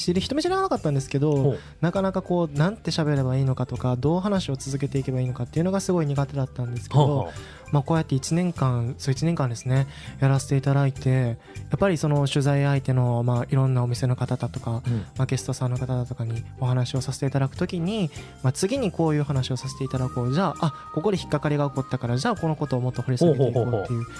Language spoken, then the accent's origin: Japanese; Kyoto, Japan; 僕左京区出身なんですけども